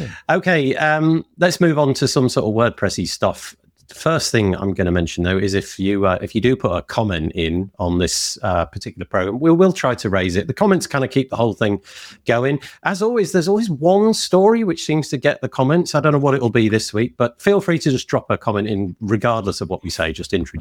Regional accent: United Kingdom; And yet as a British person, you read those questions and think, oh, face plant.

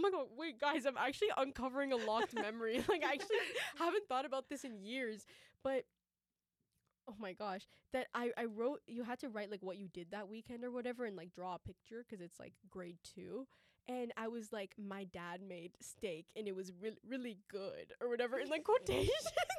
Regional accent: Canada; Like, no, I'm just Canadian.

